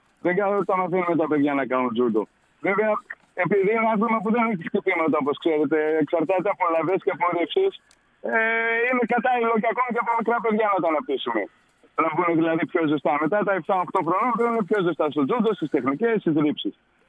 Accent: Kozani, Western Macedonia, Greece; Κοιτάξτε, εγώ επειδή είμαι από την Κοζάνη.

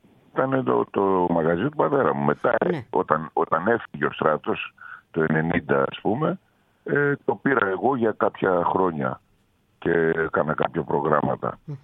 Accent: Thessaloniki, Central Macedonia, Greece; Γιατί είμαστε από Θεσσαλονίκη.

